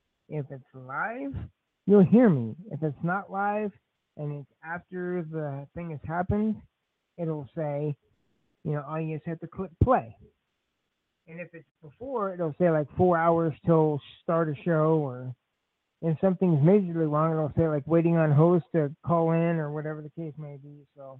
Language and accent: English; San Francisco, California, United States; born there; Well, wait a minute. I was born in San Francisco.